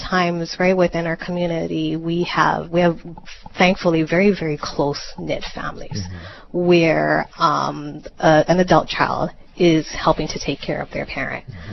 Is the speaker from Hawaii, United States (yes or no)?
yes; Hawaii, United States; I am. Okay. I am from Oahu. Yes, I am.